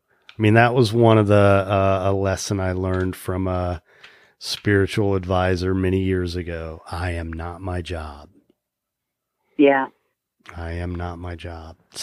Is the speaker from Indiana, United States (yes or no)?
yes; Indiana, United States; now in South Florida, United States; I mean, I'm a Midwesterner. I grew up in Indiana, and that's kind of like a whole other level of work ethic there.